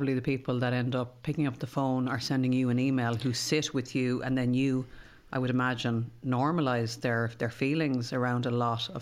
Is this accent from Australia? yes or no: no; Ireland; So let's talk about us as Irish people.